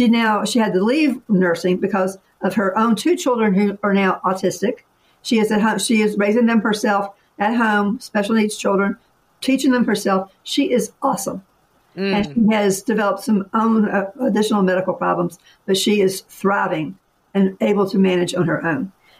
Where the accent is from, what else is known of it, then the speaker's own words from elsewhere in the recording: Henry, Virginia, United States; I was raised in Southwest Virginia, close to where you guys are, in a little place called Henry, Virginia, Franklin County, Moonshine Capital of the World.